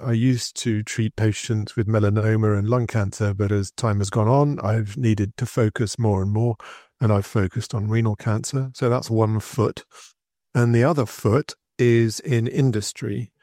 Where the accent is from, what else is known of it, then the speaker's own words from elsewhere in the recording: London, United Kingdom; So I grew up in London